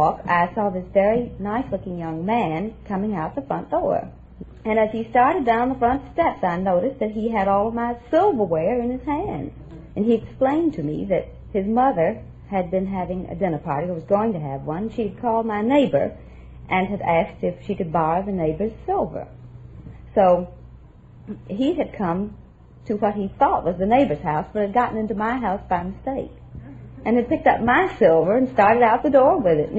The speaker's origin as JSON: {"language": "English", "region": "Texas", "country": "United States"}